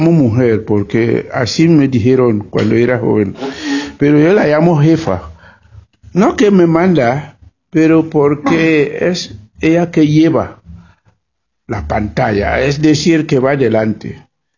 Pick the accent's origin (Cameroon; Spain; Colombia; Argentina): Cameroon; Y yo soy de Camerún